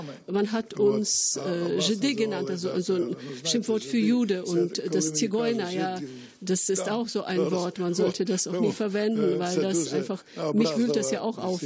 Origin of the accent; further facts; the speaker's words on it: Ukraine; German is a second language; ich bin ja auch Ukrainer